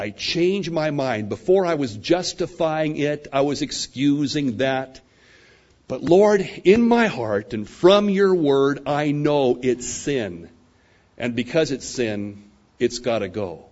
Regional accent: Ireland; I'm Irish and I lose my temper, and that's why, because I'm an Irishman, John.

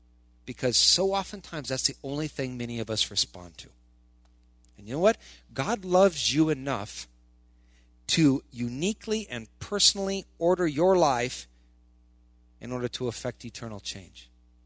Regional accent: Midwest, United States; You know, I'm from the Midwest.

